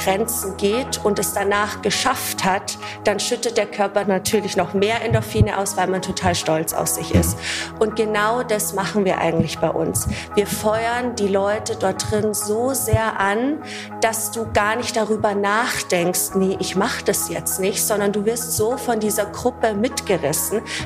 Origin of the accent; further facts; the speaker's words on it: Munich, Bavaria, Germany; ich komme aus dem wunderschönen München